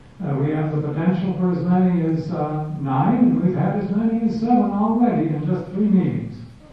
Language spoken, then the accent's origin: English; Los Angeles, California, United States; from Los Angeles, Arena